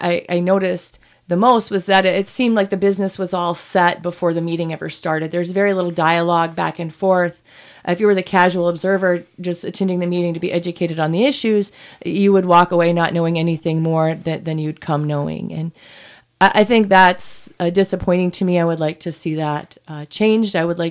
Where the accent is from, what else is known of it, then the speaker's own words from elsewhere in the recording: Michigan, United States; also born or lived in Upper Peninsula; I grew up in Agani. I'm a Uper by birth. And then I stayed close to home for my undergraduate training.